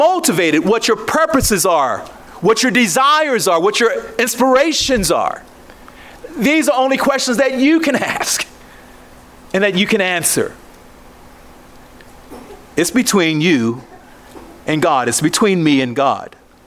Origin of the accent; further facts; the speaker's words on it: Baltimore, Maryland, United States; I grew up in Baltimore. Baltimore was the murder capital of the United States for umpteen years.